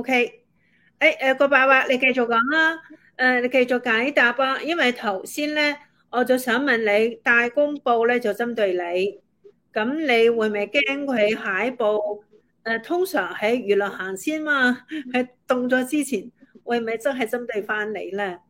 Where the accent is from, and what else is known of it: Hong Kong